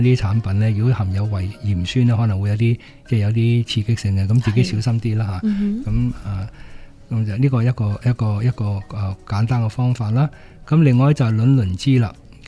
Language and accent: Cantonese; Hong Kong; 我哋香港人咧喺食物嗰方面咧會用啲薑啦